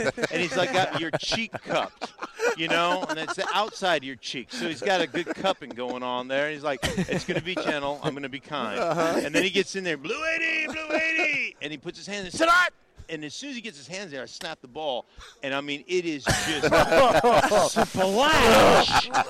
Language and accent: English; Alaska, United States; So the truth of the matter is I grew up in Alaska.